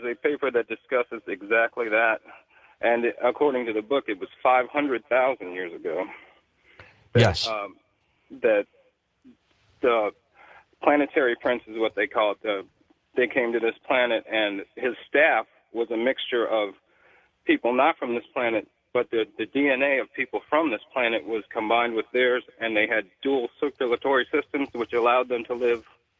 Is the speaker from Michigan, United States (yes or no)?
no; Charlottesville, Virginia, United States; I'm from Charlottesville, Virginia.